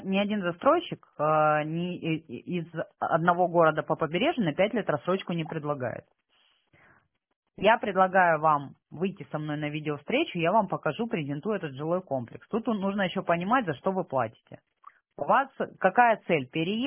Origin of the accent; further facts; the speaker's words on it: Sochi, Krasnodar Krai, Russia; now in Krasnodar, Russia; я вообще сама родом из Сочи. У меня родители в Сочи живут. Вот я 15 лет живу в Краснодаре